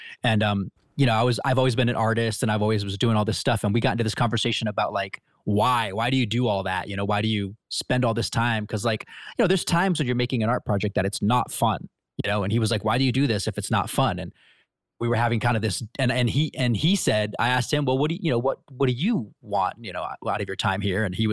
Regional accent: Rhode Island, United States; now in Los Angeles, United States; When I moved to LA from Rhode Island, one of my earliest jobs was working for the Walt Disney Company.

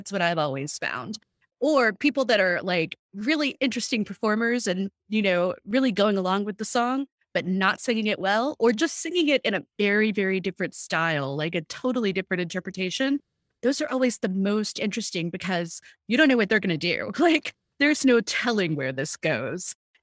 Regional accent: Texas, United States; which I'm not, I'm from Texas, but I was like the interloper in the friend group.

